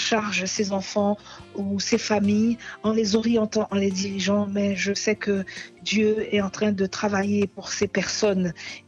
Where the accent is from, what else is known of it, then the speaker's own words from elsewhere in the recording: Guadeloupe, France; now in Paris, France; Je suis originaire de l'île de la Guadeloupe et je vis actuellement sur Paris.